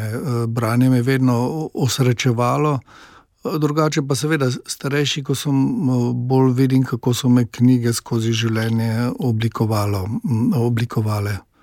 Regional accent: Ljubljana, Central Slovenia, Slovenia; Ja, rojen sem v Ljubljani in tam sem tudi preživel, mislim, da prvih 18 let svojega življenja.

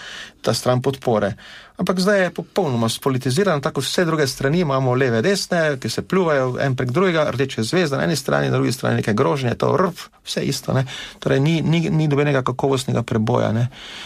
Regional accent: Styria, Slovenia; kot mi Štajerci rečemo

